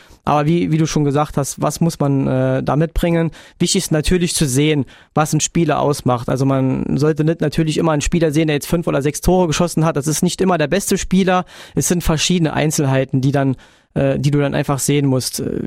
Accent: Saarbrücken, Saarland, Germany; es ist nicht so, dass ich als Saarbrücker sage, ich gönne denen das nicht.

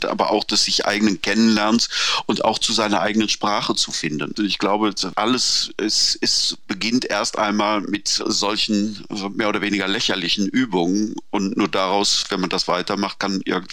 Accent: North Rhine-Westphalia, Germany; Ich komme aus dem Sauerland.

